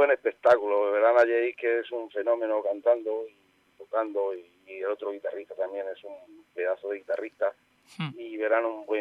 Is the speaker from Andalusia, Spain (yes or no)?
yes; Almería, Andalusia, Spain; Yo soy de Almería, pero Villarreal para mí es, bueno, pues mi segunda casa.